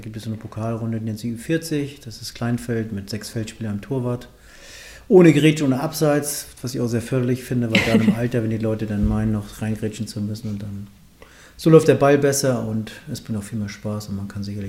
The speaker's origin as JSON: {"language": "German", "town": "Melzdorf", "region": "Schleswig-Holstein", "country": "Germany", "tie": "born or raised there", "said": "ich bin auf dem Dorf aufgewachsen. Mein Ort heißt Melzdorf, das ist kurz vor Kiel."}